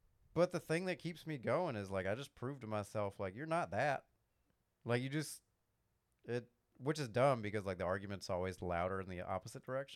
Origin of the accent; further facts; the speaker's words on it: New York, United States; now in Dothan, United States; I live in Dothan, Alabama, and I'm from New York.